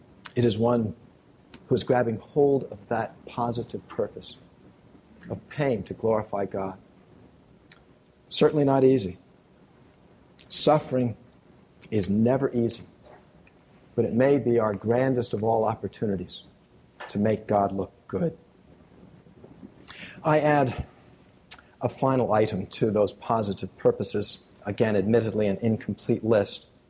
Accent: United States; It troubles me because I am an American.

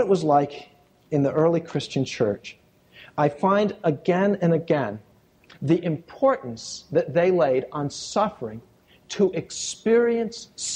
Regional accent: United States; It troubles me because I am an American.

